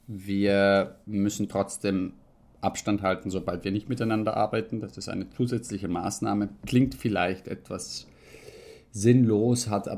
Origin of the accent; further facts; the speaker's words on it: Rome, Lazio, Italy; now in Vienna, Austria; Ich bin Italiener und Deutscher, in Italien geboren und in Italien aufgewachsen, genauer gesagt in Rom.